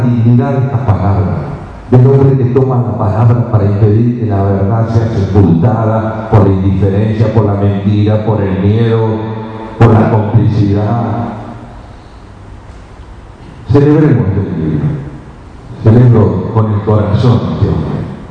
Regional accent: Argentina; Somos judíos los que somos argentinos

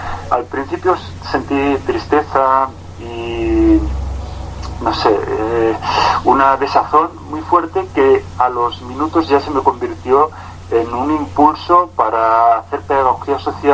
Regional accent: Barcelona, Catalonia, Spain; nos ha pasado a todos los barceloneses y a todos los catalanes

